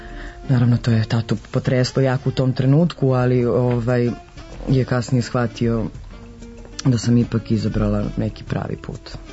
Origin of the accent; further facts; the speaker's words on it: Valjevo, Kolubara District, Serbia; moved away as an adult; also born or lived in Novi Sad / Sombor / Kruševac / Belgrade; Da, ja sam rođena u Valjevu, tamo sam završila osnovnu i srednju školu, upisala sam akademiju u Novom Sadu